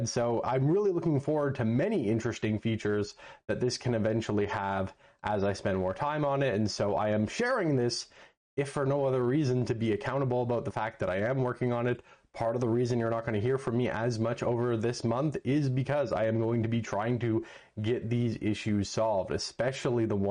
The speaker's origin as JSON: {"language": "English", "country": "Canada", "said": "just because as a Canadian, the government of Canada can very easily get information about what I'm up"}